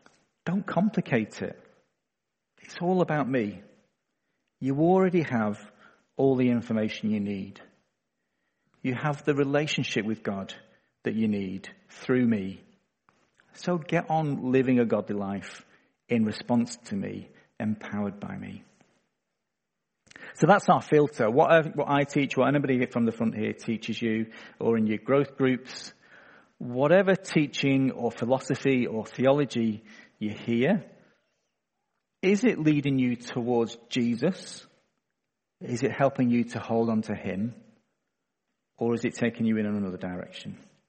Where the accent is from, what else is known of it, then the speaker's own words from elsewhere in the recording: Manchester, North West England, United Kingdom; in the church I grew up back in Manchester